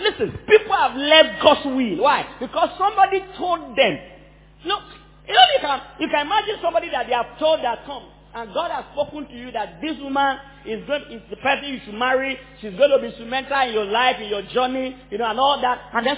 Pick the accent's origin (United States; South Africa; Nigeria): Nigeria; At least I'm a Nigerian. I'm not really afraid of what my fear is, what Nigeria as a nation can do to me.